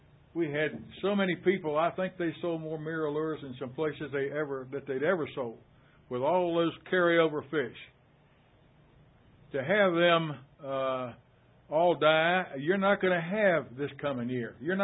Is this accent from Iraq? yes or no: no; Deltaville, Virginia, United States; from Deltaville, and I'm 86 years old.